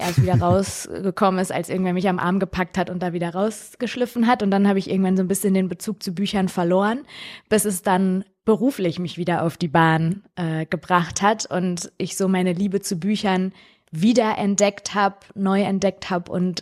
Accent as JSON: {"language": "German", "country": "Germany", "tie": "born there", "said": "Also ich bin in Deutschland geboren, eben in Mal, in der Grimme-Stadt Mal."}